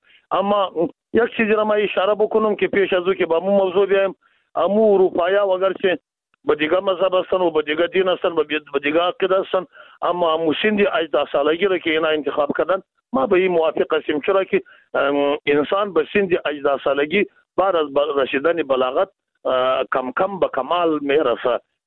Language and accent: Persian; Afghanistan; ما شما از افغانستان هستیم